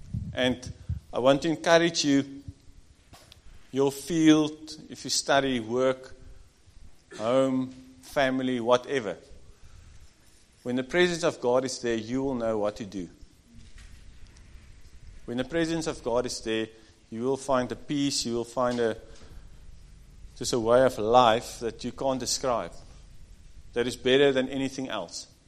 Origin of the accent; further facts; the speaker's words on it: South Africa; We come from South Africa.